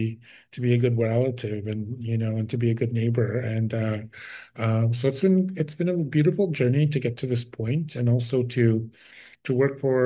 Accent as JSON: {"language": "English", "region": "Saskatchewan", "country": "Canada", "moved": "yes", "said": "I'm from the Midwest. I'm from northern Saskatchewan, but I moved here maybe about 2012, so 14 years ago. So I've been in southern Ontario since then."}